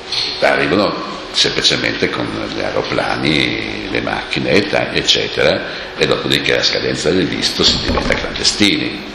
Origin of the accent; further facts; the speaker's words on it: Trieste, Friuli-Venezia Giulia, Italy; also born or lived in Bolzano; sono nato a Bolzano veramente, ma ho vissuto quasi i primi anni a Trieste, fino al 1954